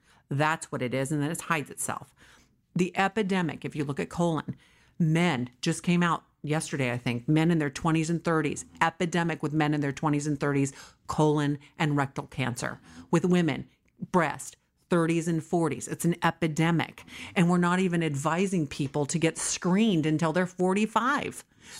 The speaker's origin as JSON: {"language": "English", "region": "New York", "country": "United States", "lives_now": "California, United States", "said": "And I am a New Yorker, but a California girl."}